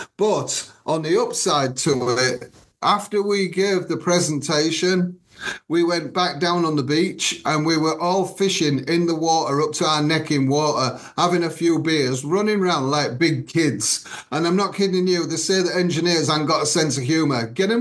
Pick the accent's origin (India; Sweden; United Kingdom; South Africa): United Kingdom; England; now in United States; But one good thing about coming from England, Jill, was that when I came from England, I brought a lot of skill set from the British